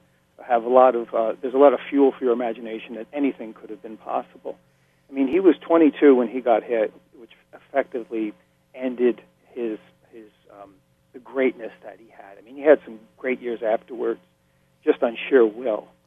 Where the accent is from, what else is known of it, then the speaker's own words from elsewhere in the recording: New York, United States; And not having grown up in New England, I grew up in New York